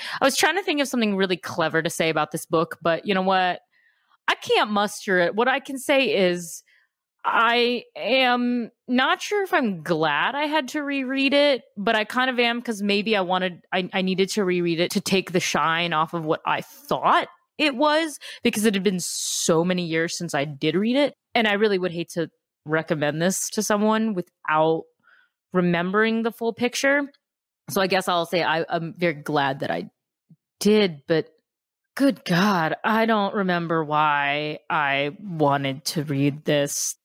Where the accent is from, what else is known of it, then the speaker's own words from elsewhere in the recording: Chicago, Illinois, United States; Maybe it's just because I come from Chicago